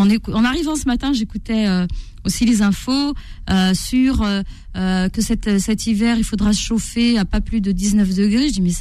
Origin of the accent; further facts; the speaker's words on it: Corsica, France; J'étais en Corse, donc retour aux sources, parce que j'ai grandi en Corse.